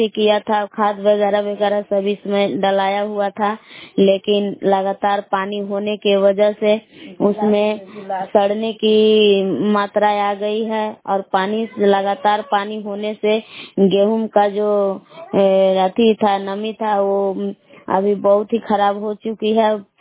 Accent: Bilav, Bihar, India; ग्राम बिलाव जिला कैमूर बबुआ के निवासी हूँ।

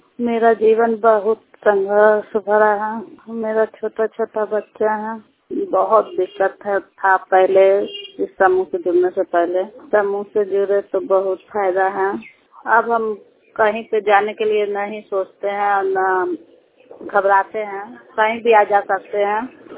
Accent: Etbarpur, Bihar, India; एतबारपुर से 16 पंचायत की रहने वाली हूँ।

